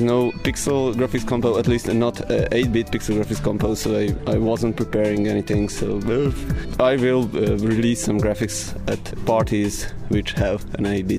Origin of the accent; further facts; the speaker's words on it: Serbia; English is a second language; from Boozdesign, and I came from Serbia.